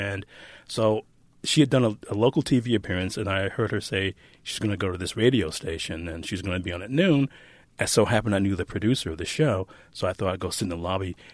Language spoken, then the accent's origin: English; Detroit, Michigan, United States; I grew up in what I think they now demographically call an urban existence.